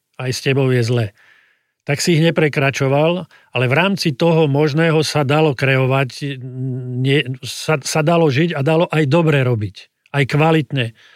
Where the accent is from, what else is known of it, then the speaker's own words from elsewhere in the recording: Bratislava, Bratislava Region, Slovakia; keďže som z Bratislavy, no tak mi nadávali.